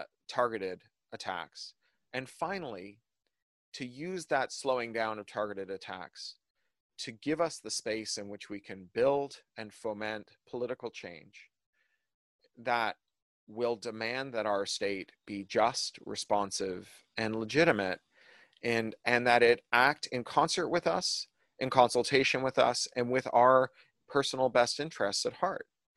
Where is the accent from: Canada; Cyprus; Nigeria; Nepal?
Canada; now in United States; As a Canadian living in the US, I don't get a vote.